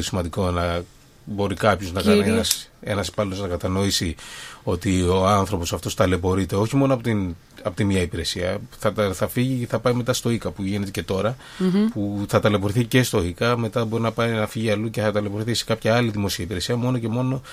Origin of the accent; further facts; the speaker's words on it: Athens, Attica, Greece; Στα Πατήσια. Εγώ γεννήθηκα και μεγάλωσα στα Πατήσια.